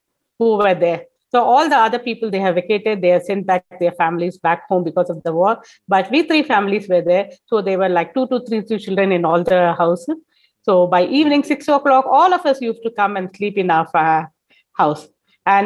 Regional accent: Mumbai, Maharashtra, India; born there; also born or lived in Chennai; I was born in Bombay, where my mother's maternal parents, grandparents were there. Then later on, I studied a little bit at Chennai. Previously, it was known as Madras, where my grandparents were there, my father's parents were there.

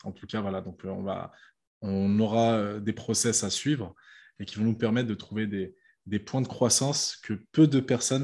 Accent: Paris, Île-de-France, France; je suis né à Paris, donc dans le 20e arrondissement à Porte de Bagnolet. J'ai grandi là-bas, donc j'ai fait toutes mes classes scolaires là-bas.

